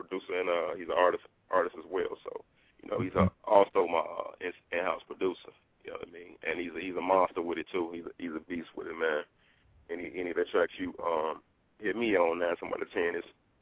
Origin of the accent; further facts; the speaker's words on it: Harvey, Illinois, United States; I'm originally from Harvey, Illinois. Harvey World, we call it, south side of Chi. Right now, I'm back and forth between ATL and L.A.